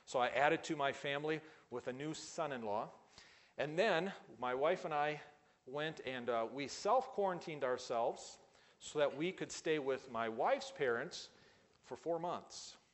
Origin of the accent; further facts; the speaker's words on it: United States; now in Kenya; because I'm an American. I had just arrived in Kenya.